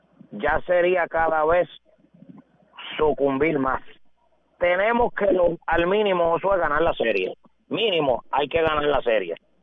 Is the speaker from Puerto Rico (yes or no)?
yes; Aguada, Puerto Rico; la temperatura en mi pueblo de Aguada en este momento está a 97 grados.